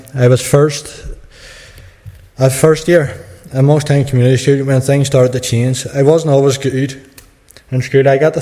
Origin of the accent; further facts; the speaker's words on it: Newtownabbey, Northern Ireland, United Kingdom; I'm 22. I'm from Rathcoole Estate. I was born and bred in the concrete jungle over there.